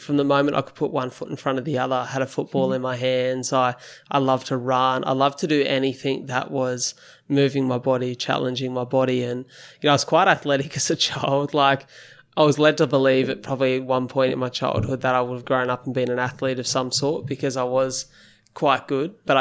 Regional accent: Wollongong, New South Wales, Australia; I grew up here in the Wollongong area, and I love this place.

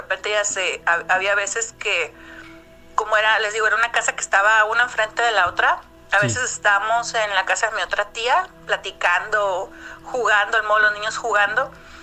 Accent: Chihuahua, Mexico; moved away; yo soy de la ciudad de Chihuahua, pero hace unos años para acá me vine a vivir aquí porque venía a estudiar pues una carrera que no había en ese entonces en mi tierra, ¿no? En Chihuahua

